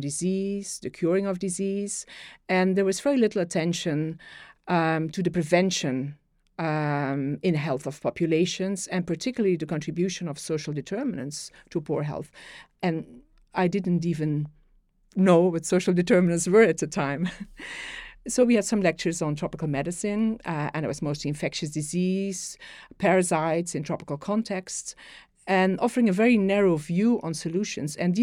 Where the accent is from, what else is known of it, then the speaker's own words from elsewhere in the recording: Antwerp, Flanders, Belgium; I worked in an inner city context in my home country, Belgium, in the city of Antwerp.